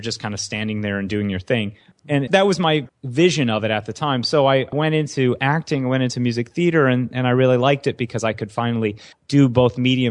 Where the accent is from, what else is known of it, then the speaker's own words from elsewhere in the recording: Michigan, United States; She's from Iowa. I'm from Michigan. We both came out here for acting.